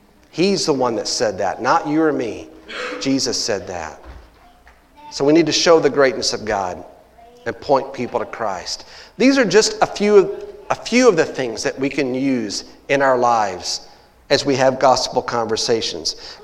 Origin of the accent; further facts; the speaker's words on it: Texas, United States; You know, I'm from Texas and here I am in Colorado